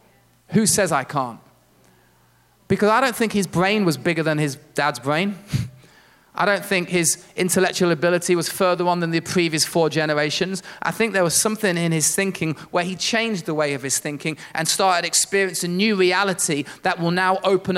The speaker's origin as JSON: {"language": "English", "town": "Leicester", "region": "East Midlands", "country": "United Kingdom", "tie": "born or raised there", "said": "when I was a little kid growing up in Leicester"}